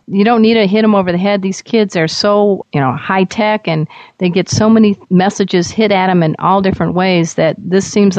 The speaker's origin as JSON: {"language": "English", "town": "Chicago", "region": "Illinois", "country": "United States", "said": "I'm from the Chicago area, and I used to love going to Second City."}